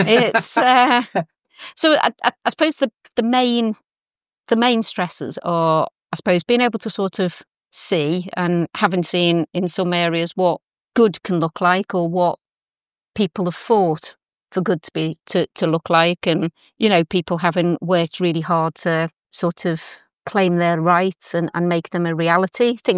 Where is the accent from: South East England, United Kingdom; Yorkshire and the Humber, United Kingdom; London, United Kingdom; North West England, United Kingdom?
North West England, United Kingdom; Liverpool; now in Buckhurst Hill, United Kingdom; I live in Buckhurst Hill. I'm from Liverpool originally.